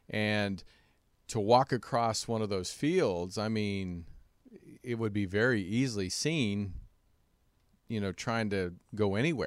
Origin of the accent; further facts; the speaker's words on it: Kansas, United States; Yeah, I grew up in Kansas.